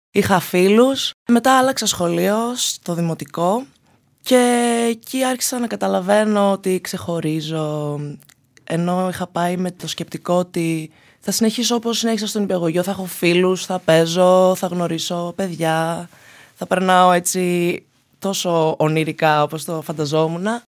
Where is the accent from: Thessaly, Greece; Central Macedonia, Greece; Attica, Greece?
Central Macedonia, Greece; Thessaloniki; Γεννήθηκα στη Θεσσαλονίκη. Όταν συστήνομαι, όταν με ρωτάνε από πού είμαι, λέω είμαι Θεσσαλονικιά με Νιγηριανές νότες. Μεγάλωσα στη Θεσσαλονίκη με την οικογένειά μου από την πλευρά της μητέρας μου. Πήγα σχολείο στη Θεσσαλονίκη